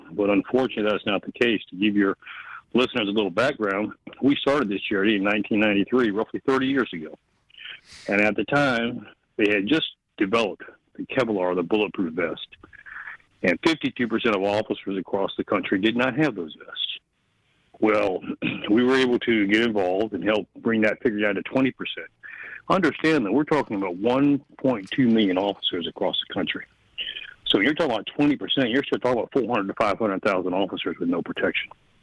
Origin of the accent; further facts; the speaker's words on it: Mexico; also born or lived in Columbia, South Carolina, United States; And grew up in Mexico, actually, on the mission field, but we're originally from Columbia, South Carolina.